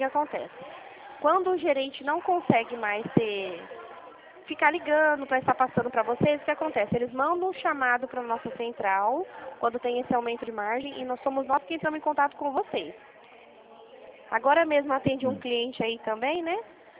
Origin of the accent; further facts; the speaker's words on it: São Paulo, Brazil; Eu sou do Estado de São Paulo.